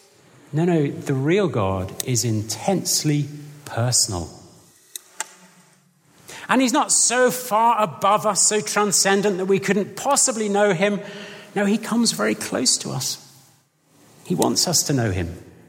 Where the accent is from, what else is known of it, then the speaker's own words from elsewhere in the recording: Croydon, London, United Kingdom; And I can say that because I am from Croydon.